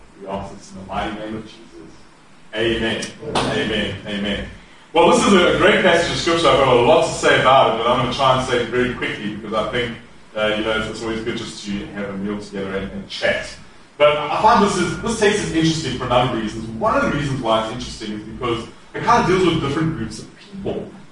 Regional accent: South Africa; I'm not North American. I talk funny, I'm from South Africa.

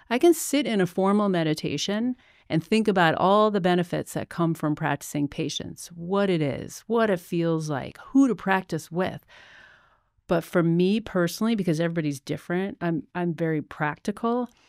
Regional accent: Boston, Massachusetts, United States; I'm from Boston, Massachusetts. And so, you know, we have a tremendous amount of snow.

